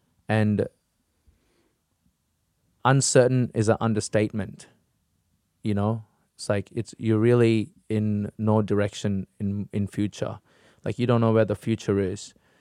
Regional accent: India; born there; So I was born in India.

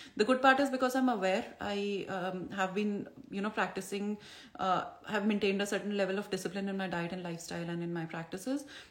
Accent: India; moved away as an adult; now in Canada; For me, it's been like, about 1 year I moved from India to Canada, and that was the time for a lot of Vata, and it was exactly this time of the year when we moved.

